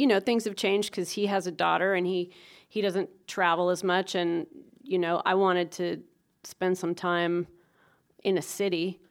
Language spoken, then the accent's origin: English; Pacific Northwest, United States; I'm from the Northwest, and I hadn't spent any time there in probably over 15, 20 years.